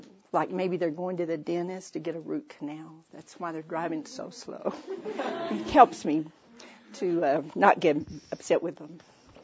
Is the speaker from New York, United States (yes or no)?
no; Fort Worth, Texas, United States; A couple, I'm from Fort Worth.